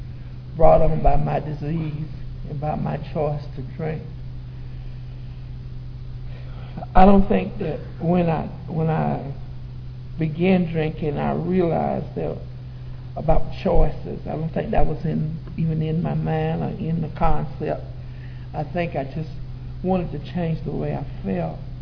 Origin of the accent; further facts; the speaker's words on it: Brunswick, United States; I grew up in Brunswick, and I have one brother. I grew up out in the rural area of Brunswick, Brookman community